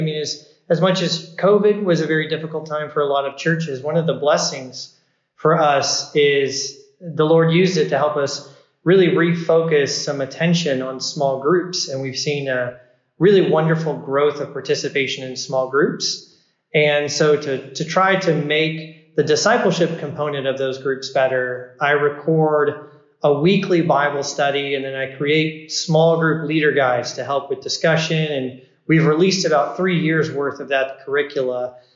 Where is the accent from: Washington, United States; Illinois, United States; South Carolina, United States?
South Carolina, United States; also born or lived in Birmingham, Alabama / Eastern Tennessee; Before that, in Birmingham, Alabama. Before that, I was in Eastern Tennessee, but I'm originally from South Carolina.